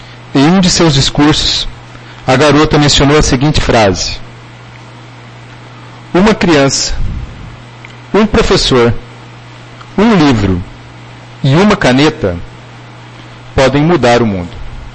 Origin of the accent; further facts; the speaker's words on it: Londrina, Paraná, Brazil; born there; Nasci em Londrina, mas me considero filho dessa terra, pois cheguei aqui antes mesmo de completar meus 3 anos de idade.